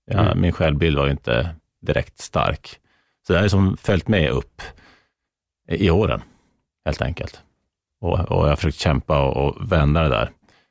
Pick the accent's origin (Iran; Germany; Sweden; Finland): Sweden; Norrland; när man kommer fram som norrlänning till Stockholm att man ska gå, att man ska hamna vilse.